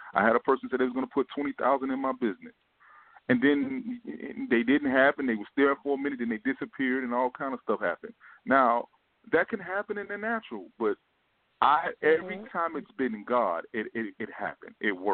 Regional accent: St. Louis, Missouri, United States; now in Richmond, United States; I came from St. Louis to Virginia. I live in Richmond now.

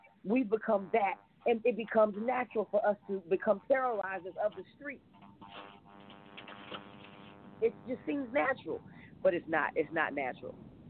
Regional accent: Fort Worth, Texas, United States; No, I grew up in Stop Six, Texas. I grew up on the south side of Fort Worth, Stop Six, Funky Town, Cow Town, whatever you want to call it

